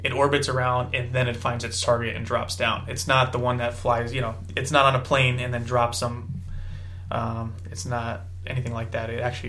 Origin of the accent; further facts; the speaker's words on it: Trumbull, Connecticut, United States; growing up in Trumbull, Connecticut your whole life, the world is so much different when you get down south.